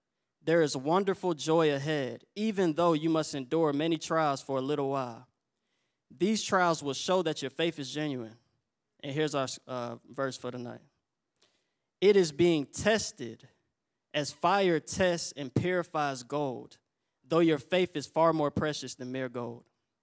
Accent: the South, United States; growing up in the South, when you ask someone like, man, are you a Christian? You know, we quit to respond like, man, I grew up in the church, man.

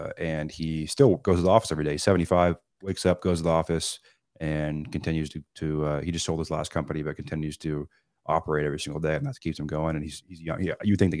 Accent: Seattle, Washington, United States; I'm not a Southern California kid. I'm from Seattle.

